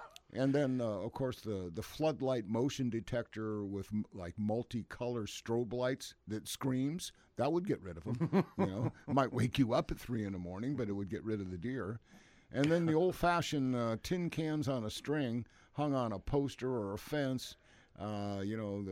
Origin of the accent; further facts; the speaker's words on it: Arkansas, United States; Yeah, I'm from Arkansas, right.